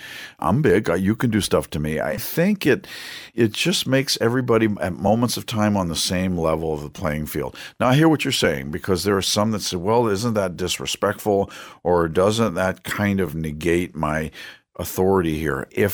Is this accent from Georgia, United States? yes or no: no; Washington, District of Columbia, United States; I mean, I grew up in Washington, D.C., my high school years anyway